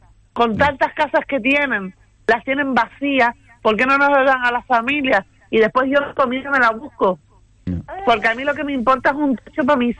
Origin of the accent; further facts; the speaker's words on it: Santa Cruz de Tenerife, Canary Islands, Spain; Sí, yo soy de Tenerife, de Santa Cruz.